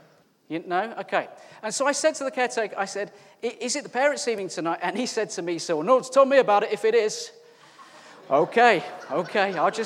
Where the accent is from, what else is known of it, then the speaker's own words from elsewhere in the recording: West Midlands, United Kingdom; And he's from the East Midlands. I'm from the West Midlands. Think Peaky Blinders. They're East Midlands.